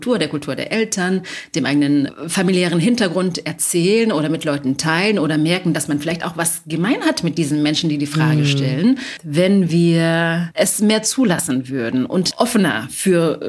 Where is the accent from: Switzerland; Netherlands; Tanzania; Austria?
Tanzania; now in Germany; ich komme aus Tansania, lebe in der Nähe von Köln